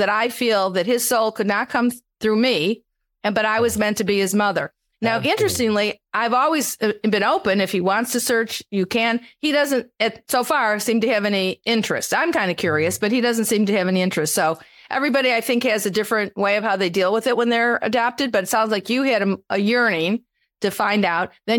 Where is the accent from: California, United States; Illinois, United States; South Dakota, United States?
Illinois, United States; Chicago; I'm from Chicago.